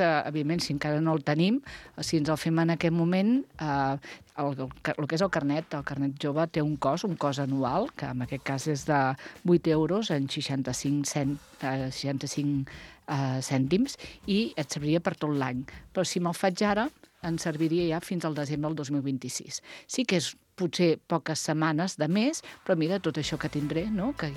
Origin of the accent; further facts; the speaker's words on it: Vilafranca del Penedès, Catalonia, Spain; quan tenim el carnet jove i som de Vilafranca